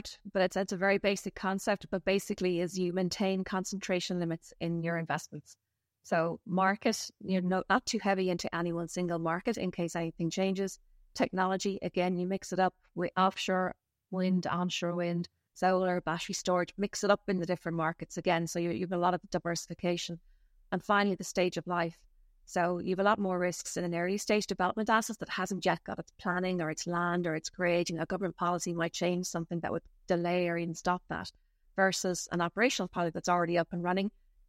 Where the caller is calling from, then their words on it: Dublin, Leinster, Ireland; I am joining you from the Sandford Industrial Estate in Dublin, Ireland.